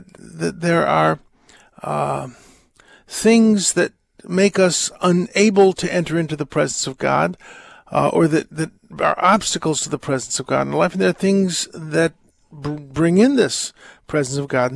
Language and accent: English; United States; I'm an American